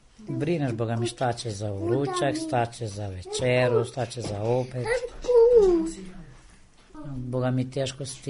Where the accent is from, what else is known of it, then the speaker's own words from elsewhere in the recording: Kosovo; born there; Ja sam rođena na Kosovu, ovde sam udata, ovde živim, što kažu, ovde sve.